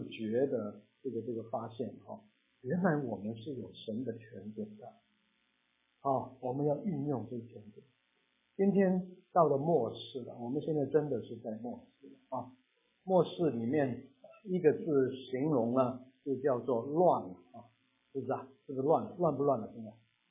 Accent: Taiwan; 我们从台湾来的都有当过兵的经验

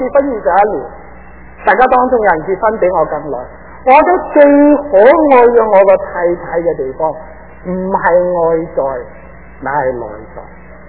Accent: Hong Kong; now in Toronto, Canada; 我们广东人说扮嘢，这些名字我不懂的。我1976年离开香港，如果讲得更早，我1970年离开香港了。

